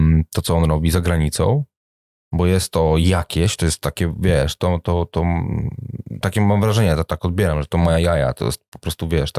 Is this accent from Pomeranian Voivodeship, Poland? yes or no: yes; Pomeranian Voivodeship, Poland; Ja jestem z Trójmiasta, okay.